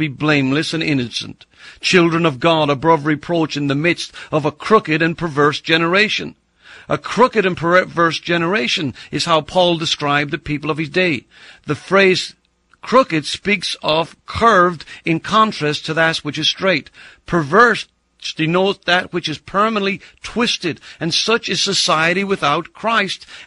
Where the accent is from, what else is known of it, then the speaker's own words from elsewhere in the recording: Ireland; When I was a young boy growing up in Ireland, they used to have races where men would get in boats and row, 5, 6 in a boat